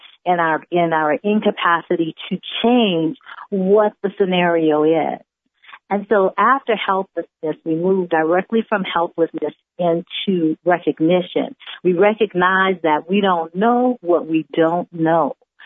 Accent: New Orleans, Louisiana, United States; So because I'm from New Orleans, born and raised, gumbo is in my DNA.

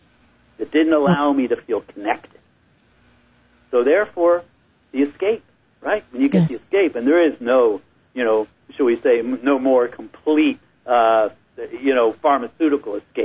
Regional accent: East Coast, United States; Well, I mean, I don't think it was that much different than many other, young kids growing up on the East Coast

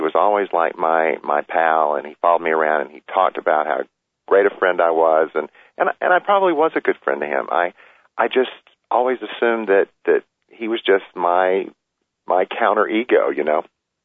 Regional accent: Amory, Mississippi, United States; lessons that I learned from my mother at her knee as a little boy growing up in Amory, Mississippi.

